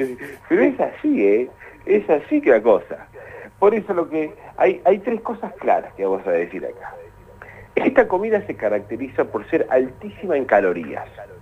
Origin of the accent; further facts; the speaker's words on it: Argentina; Somos buenos argentinos